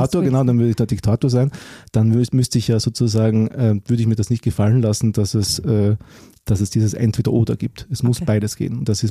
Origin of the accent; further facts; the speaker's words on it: Deutschlandsberg, Styria, Austria; also born or lived in Graz; Aber ich bin im Bezirk Deutschlandsberg aufgewachsen, nicht in Graz.